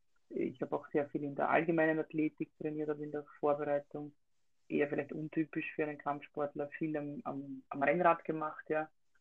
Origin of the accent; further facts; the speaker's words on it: Ostlieb, Burgenland, Austria; Ich komme aus Österreich, ganz genau aus dem Burgenland, aus Ostlieb, aus einem kleinen Dorf, sage ich mal.